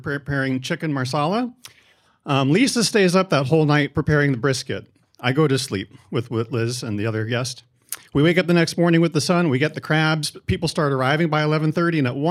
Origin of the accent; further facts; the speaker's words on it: California, United States; I'm from California. We had brownouts.